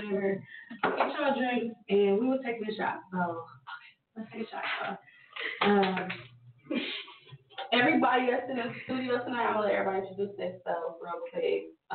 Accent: Cleveland, Ohio, United States; I'm 24. I'm from the Cleveland area.

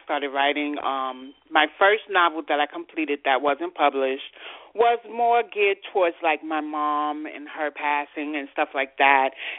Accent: Bronx, New York, United States; also born or lived in Brooklyn; I am a Bronx diva, but I did live in Brooklyn for 3.5 years, but I'm mainly from the Bronx. I do not want to leave the Bronx, you know, as long as I'm in New York City

